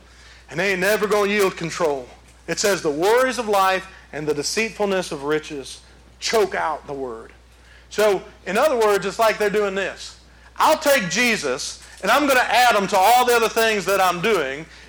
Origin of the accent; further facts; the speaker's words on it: Detroit, Michigan, United States; when I grew up in Detroit, Michigan, the Salvation Army was close enough for my mom and I to walk to, and we didn't have a car to drive.